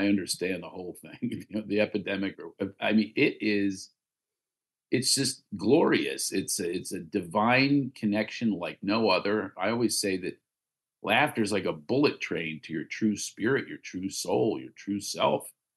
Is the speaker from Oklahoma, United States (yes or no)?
no; Philadelphia, Pennsylvania, United States; now in Los Angeles, United States; You know, I live in LA. They think you need to sit on a rock in Sedona for enlightenment. But I'm also from Philadelphia.